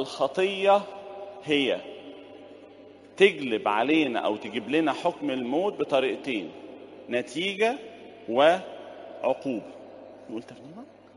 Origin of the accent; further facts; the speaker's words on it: Egypt; يقول لك يا سلام لو حظ يحصل عندنا في مصر الكلام ده.